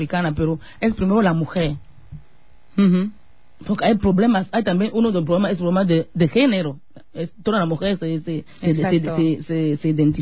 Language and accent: Spanish; Cameroon